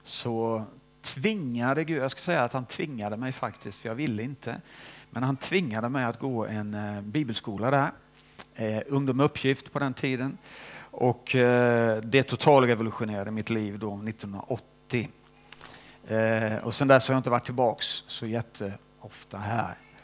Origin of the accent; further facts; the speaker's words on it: Småland, Sweden; also born or lived in Vänersborg; now in United Kingdom; Smålänning är jag inte, för att jag är född i Vänersborg. Så det är inte så jättelångt härifrån. Men jag är uppväxt i Småland.